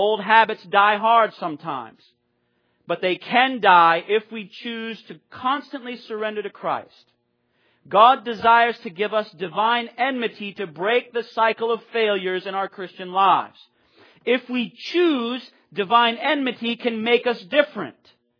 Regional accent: Maine, United States; born or raised there

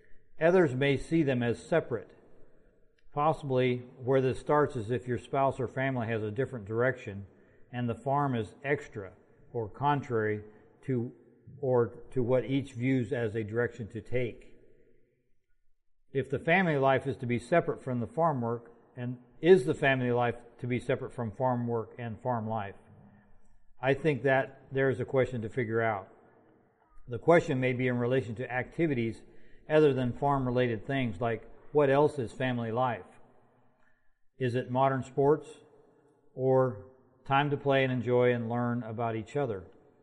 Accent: California, United States; now in -; My wife, Judy. We're from Grida, California.

